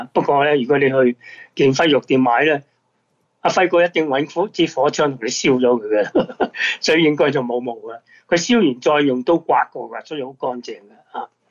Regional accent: Guangdong, China; 个叉烧就唔系讲我哋广东人食嗰个叉烧喎，系日本式嘅叉烧喎

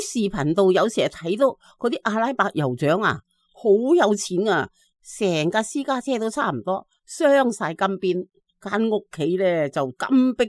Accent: Hong Kong; 我们香港人亦都曾经抗争过，

